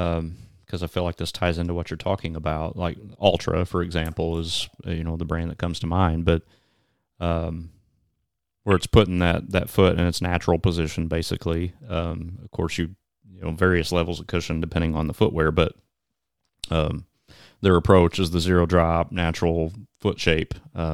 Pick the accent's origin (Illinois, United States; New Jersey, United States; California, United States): Illinois, United States; So here, I'm from Southern Illinois, and here in Southern Illinois, we have the River to River Relay.